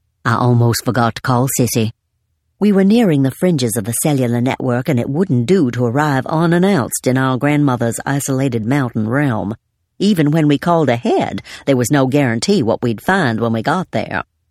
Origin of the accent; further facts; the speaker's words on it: Atlanta, Georgia, United States; My three sisters and I had the privilege of growing up in Atlanta during that golden illusion of domestic innocence between World War II and the 60s.